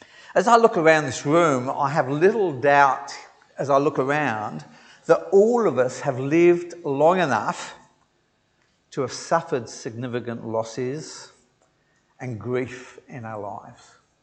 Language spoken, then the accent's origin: English; England, United Kingdom; because I'm originally English, so I'm not a great swimmer.